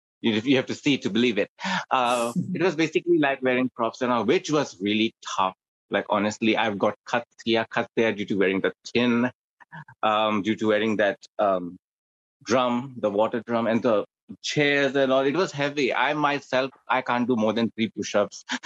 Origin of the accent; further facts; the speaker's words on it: Fiji; to the people who do not know me, I'm from Fiji Islands.